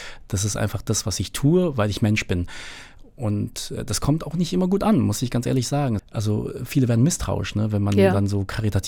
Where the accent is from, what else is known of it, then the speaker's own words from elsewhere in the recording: Berlin, Germany; im Wedding, wo ich aufgewachsen bin, war es wirklich hart. Totales, vernachlässigtes Pflaster war das damals.